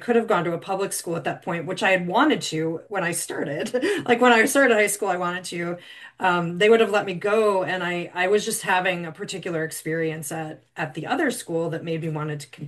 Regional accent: Omaha, Nebraska, United States; I went to Catholic schools from 1st to 12th grade, where I grew up in Omaha, Nebraska.

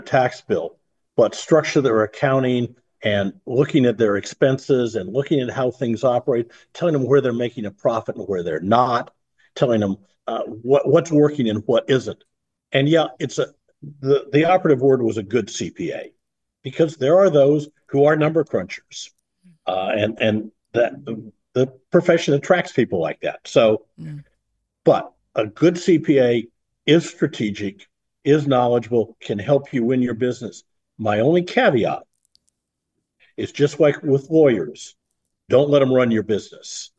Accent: Iowa, United States; You know, I'm a Midwestern boy. I grew up in Iowa, joined the Marine Corps

